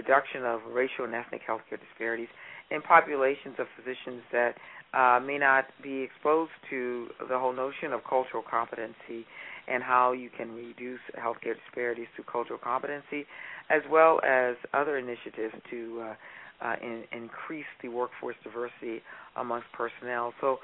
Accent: Compton, California, United States; actually migrated to Compton, California, and I was actually born at Los Angeles County Hospital, and I was raised in Compton

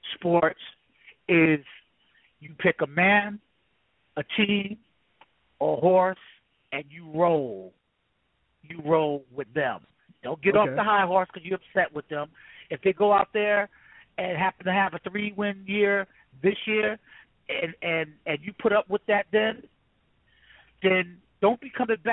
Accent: New York, United States; you know, I'm a New Yorker, man.

